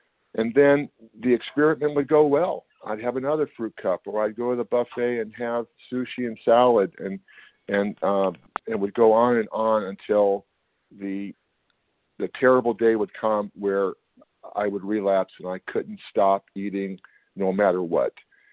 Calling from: California, United States; I'm from California.

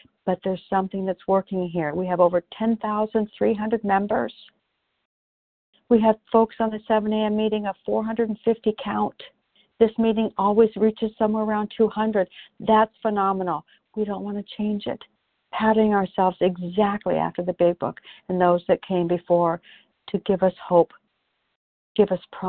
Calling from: Canby, Oregon, United States; I'm calling from Canby, Oregon.

